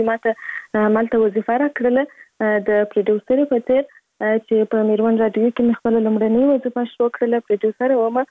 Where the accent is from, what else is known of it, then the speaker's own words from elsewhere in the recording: Kandahar, Afghanistan; born there; زه په کندهار ولایت کې زیږیدلې یم او اوس فلاله په کندهار ولایت کې اوسېږم.